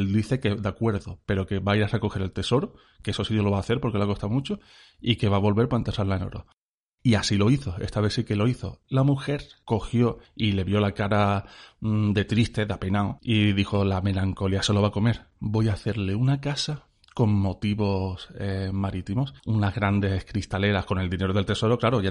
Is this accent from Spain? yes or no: yes; Cádiz, Andalusia, Spain; Yo soy de Cádiz y traigo historias de piratas de Cádiz.